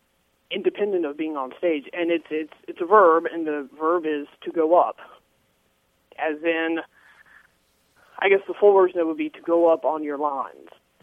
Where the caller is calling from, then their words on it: Roanoke, Virginia, United States; Roanoke, Virginia.